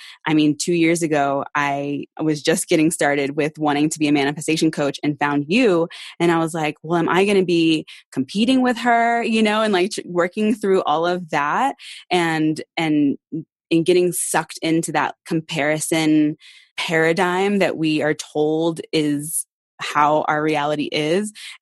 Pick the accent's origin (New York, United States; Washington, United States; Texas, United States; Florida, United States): Texas, United States; Austin; also born or lived in Houston; summer before fourth grade, we moved from Houston to Austin. And so I grew up in Austin